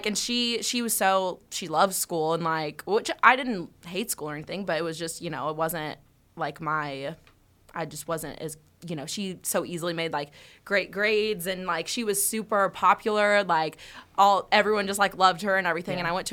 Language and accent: English; Nashville, Tennessee, United States; I'm very thankful that I grew up in Nashville, but it was very intimidating because everywhere there were just like amazing musicians and stuff